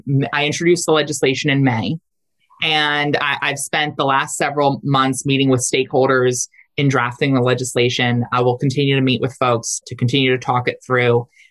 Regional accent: Delaware, United States; Of course, you know, I'm from Delaware and, you know, I go back with Joe Biden.

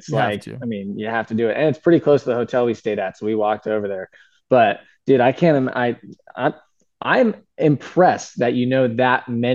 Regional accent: San Diego, California, United States; First of all, yeah, I grew up in San Diego as well.

